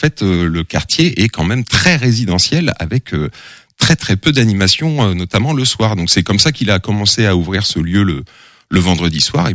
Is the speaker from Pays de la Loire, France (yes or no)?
yes; Angers, Pays de la Loire, France; Ouais, tout simplement, on habitait là-bas avec mes parents.